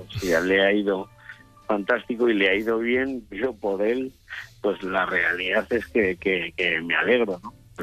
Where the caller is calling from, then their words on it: Navarre, Spain; De Navarra.